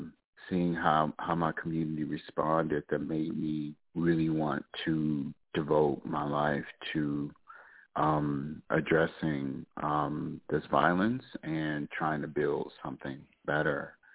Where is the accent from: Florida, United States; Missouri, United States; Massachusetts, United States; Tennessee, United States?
Missouri, United States; St. Louis; I am from North St. Louis, Missouri, right next to Ferguson.